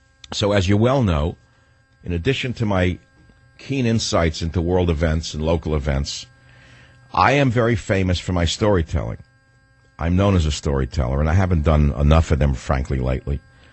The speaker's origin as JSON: {"language": "English", "country": "United States", "tie": "born or raised there", "said": "I grew up feeling safe in America."}